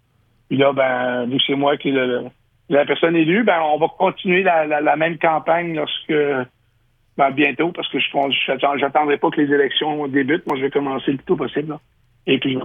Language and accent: French; Quebec City, Quebec, Canada; moved away as an adult; now in Ottawa, Canada; je suis originaire de Québec, fait que c'est pour ça que je parle français, même si mon nom est anglophone, là. J'ai vécu 20 ans à Québec, et je suis déménagé à Ottawa, là, 20 ans. Je demeure dans la région, ça fait plus de 32 ans